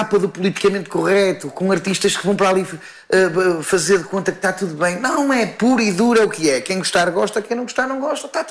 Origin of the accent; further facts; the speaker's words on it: Rio Tinto, Norte, Portugal; Sou do Norte, sou do Rio Tinto, sou do Rio Tinto, sou do Porto, claro.